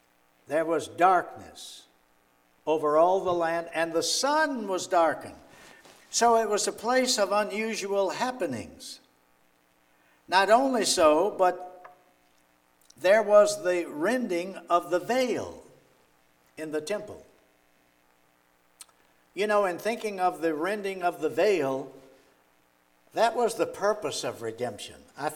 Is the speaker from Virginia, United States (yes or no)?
yes; Harrisonburg, Virginia, United States; I remember some years ago, you might remember Louise is from Harrisonburg, Virginia. This is my hometown.